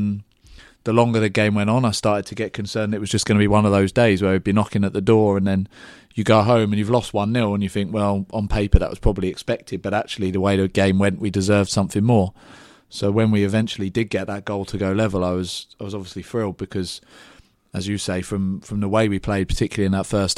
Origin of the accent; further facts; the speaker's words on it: England, United Kingdom; I'm English.